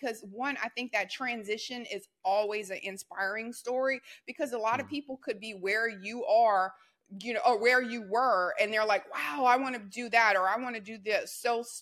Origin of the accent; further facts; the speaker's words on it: the South, United States; And I'm like, "Well, I'm from the South, so the way I say it is gonna be like hang, you know."